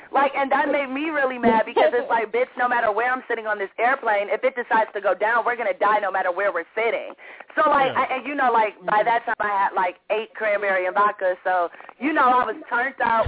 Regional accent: Lake Charles, Louisiana, United States; born there; also born or lived in New Orleans; I actually stayed in Louisiana because my family really is from there. Like, I was born in Lake Charles.

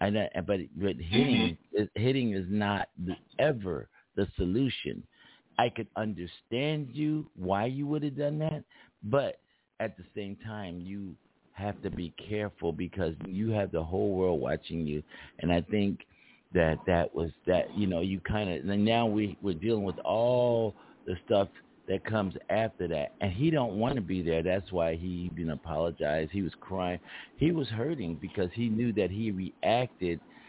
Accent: Philadelphia, Pennsylvania, United States; I'm from Philadelphia, where Will is from.

